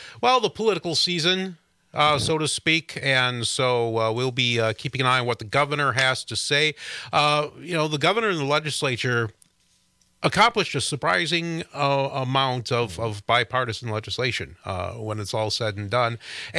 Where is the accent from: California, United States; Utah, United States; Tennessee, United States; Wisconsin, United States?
Wisconsin, United States; Gays Mills; so I'm from Gays Mills.